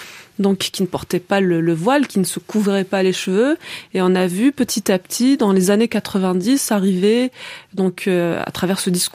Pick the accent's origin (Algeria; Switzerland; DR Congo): Algeria; now in France; j'ai gardé toutes ces années où j'ai vécu en Algérie, où j'ai grandi en Algérie, j'ai gardé au plus profond de mon cœur aussi un vrai désir de la France, l'espoir de retrouver aussi ce pays où je suis née. Donc à l'âge de 24 ans, je décide de revenir.